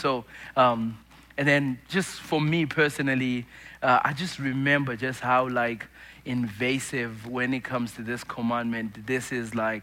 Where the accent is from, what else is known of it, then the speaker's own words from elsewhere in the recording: Zimbabwe; I grew up in Zimbabwe